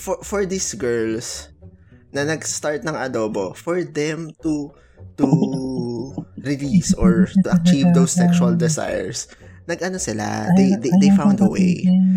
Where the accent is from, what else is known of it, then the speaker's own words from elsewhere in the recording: Central Luzon, Philippines; Uy, trivia, Kapampangan ako.